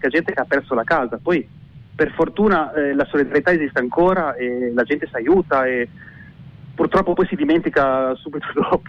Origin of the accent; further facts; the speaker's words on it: Forlì, Emilia-Romagna, Italy; io sono di Forlì come origine e quindi la mia famiglia sta lì